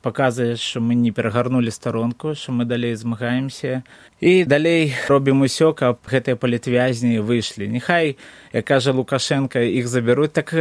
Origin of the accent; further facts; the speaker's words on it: Belarus; Ukrainian is a second language; І ми тут, білоруси, виходимо так само на акцію підтримку якби України